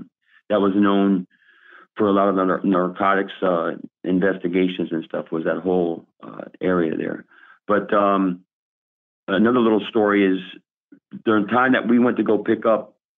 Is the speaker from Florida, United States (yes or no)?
yes; Miami, Florida, United States; Again, I was born and raised here in Miami.